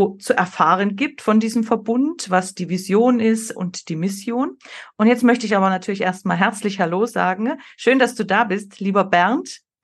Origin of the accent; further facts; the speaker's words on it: Tyrol, Austria; wie das bei uns in Österreich, in Tirol so ist.